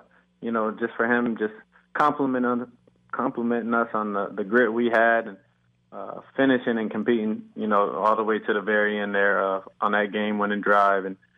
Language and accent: English; Syracuse, New York, United States; You know, growing up in Syracuse, I knew I needed something different. And I also have some family down south in Orlando.